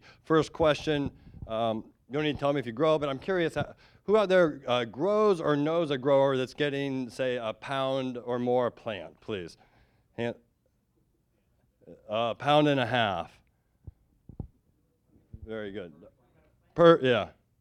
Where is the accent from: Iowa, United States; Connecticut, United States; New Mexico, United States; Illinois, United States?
Iowa, United States; I'm born and raised in Iowa. It's a good place to grow up and be from.